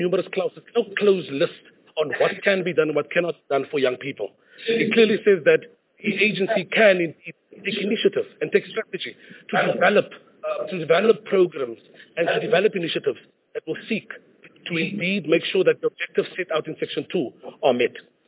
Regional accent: Atlantis, Western Cape, South Africa; I then moved and my life took me to Atlantis, where I grew up in Atlantis as a young man, still attending high school at that side of the world.

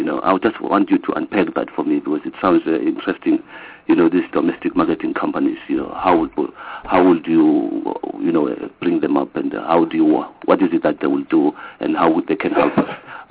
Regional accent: South Africa; you can't help but, you know, be reminded about the beauty of being a South African.

